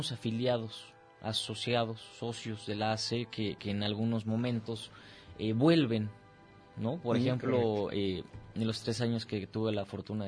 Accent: Tepic, Nayarit, Mexico; Soy de Tepic.

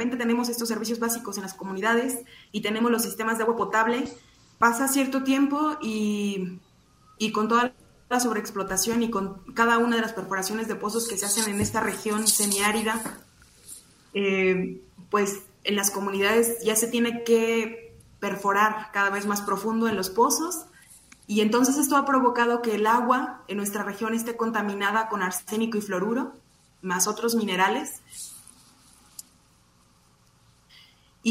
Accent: Guanajuato, Mexico; les comparto que … soy de la Cuenca de la Independencia, un territorio compartido con 7 municipios del norte y noreste del estado de Guanajuato.

